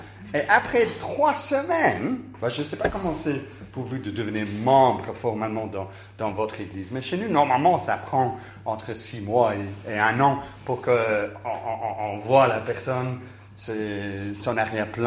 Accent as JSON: {"language": "French", "country": "Switzerland", "said": "Je suis suisse"}